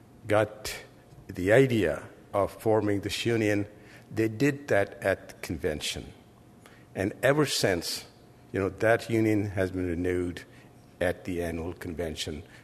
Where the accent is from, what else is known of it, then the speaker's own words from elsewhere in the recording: Burnaby, British Columbia, Canada; both of us, although we come from Burnaby and we have the same kind of political persuasions